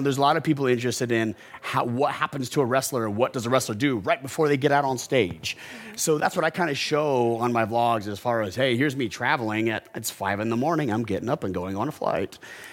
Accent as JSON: {"language": "English", "region": "Utah", "country": "United States", "said": "So where are you from? I said, oh, well, I'm from Utah."}